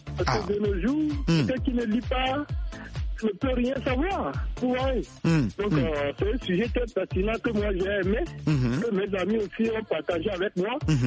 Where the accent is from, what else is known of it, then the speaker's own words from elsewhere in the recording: Togo; C'est le français, vraiment, chez nous au Togo.